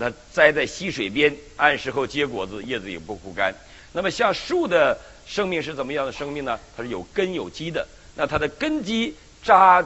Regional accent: Northeast China, China; 我们东北人

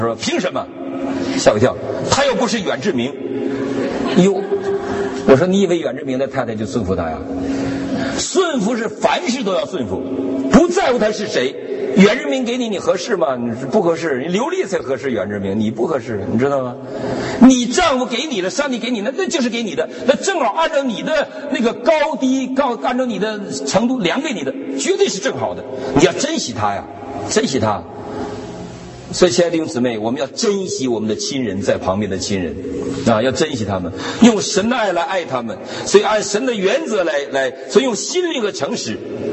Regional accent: Northeast China, China; 我们在东北农村，我们不用这东西，我们用什么？用唢呐

